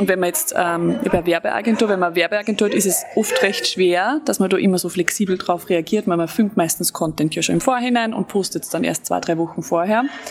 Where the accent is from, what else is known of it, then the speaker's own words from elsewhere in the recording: Austria; Bei uns in Österreich ist es meiste ab 13, 14 Jahren.